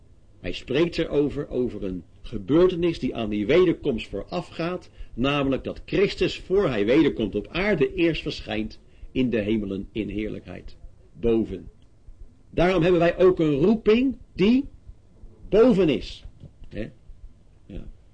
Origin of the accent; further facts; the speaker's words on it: Leiden, South Holland, Netherlands; Zelf ben ik in Leiden vroeger ook groot geworden in een evangelisatiegemeenschap.